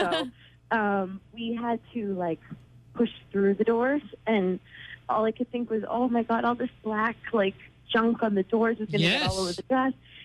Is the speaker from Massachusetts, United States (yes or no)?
yes; Fairhaven, Massachusetts, United States; I'm from Fairhaven.